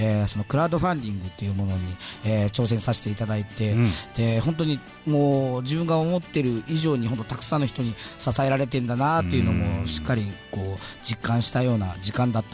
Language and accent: Japanese; Kagoshima, Japan; moved away as an adult; now in Tokyo, Japan; もともと地元は鹿児島なんですけども、そこから、10年前ですね、もう上京して、今東京の方で